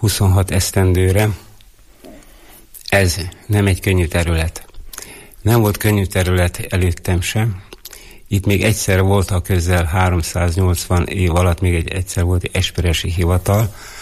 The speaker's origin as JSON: {"language": "Hungarian", "town": "Gârceiu", "region": "Sălaj", "country": "Romania", "tie": "born or raised there", "said": "Én szilágysági gyerek vagyok, ott születtem Szilágy Görcsönybe. Apai, anyai ágon gazdálkodtak, paraszt emberek voltak"}